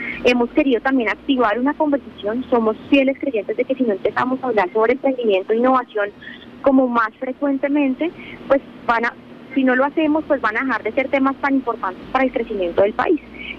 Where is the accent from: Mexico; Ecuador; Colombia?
Colombia; muchos obstáculos mentales que como colombianos no nos dejan avanzar en el crecimiento.